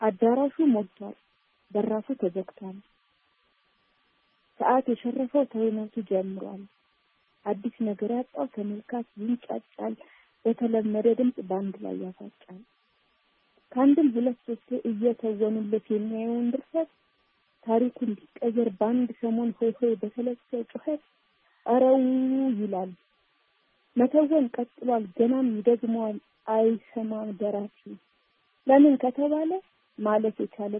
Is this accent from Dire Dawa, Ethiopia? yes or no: no; Amhara, Ethiopia; እኔ ተወልጄ ያደግኩት ጎጃም ነው እና ቋንቋውን ባህሉ ምንም የዛ አካባቢ ይሆናል